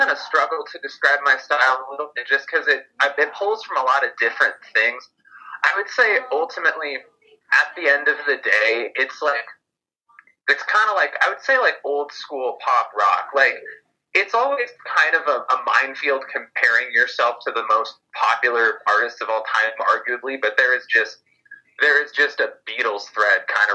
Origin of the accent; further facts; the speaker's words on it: Spokane, Washington, United States; moved away as an adult; also born or lived in California / Texas / Chicago; So, born and raised Spokane, Washington.